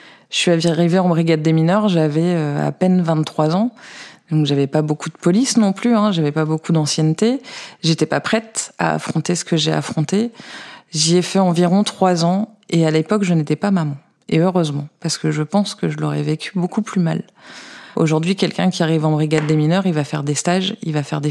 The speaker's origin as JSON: {"language": "French", "town": "Lille", "region": "Hauts-de-France", "country": "France", "tie": "born or raised there", "also_born_or_lived": "Paris", "lives_now": "Isère, France", "said": "J'ai commencé en Eure-et-Loire, en police secours. Du classique, avant de retrouver Lille, qui était ma région natale. J'ai évolué dans différents services, je suis repartie à Paris, et j'ai atterri en Isère au mois de septembre pour rejoindre mon compagnon."}